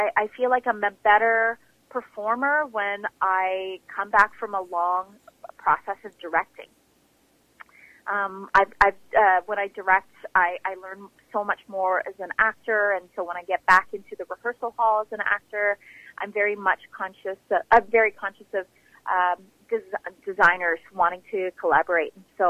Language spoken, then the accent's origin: English; Philippines; now in Canada; I'm an immigrant, so first generation Filipino